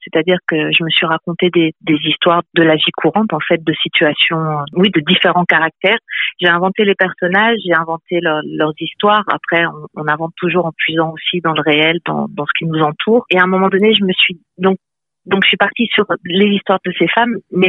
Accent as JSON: {"language": "French", "country": "France", "moved": "as an adult", "lives_now": "Belgium"}